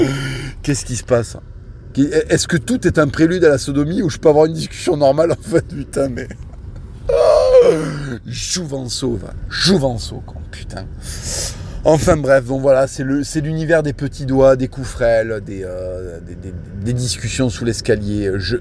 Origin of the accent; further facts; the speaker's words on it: Toulouse, Occitanie, France; dans le Toulouse de mon enfance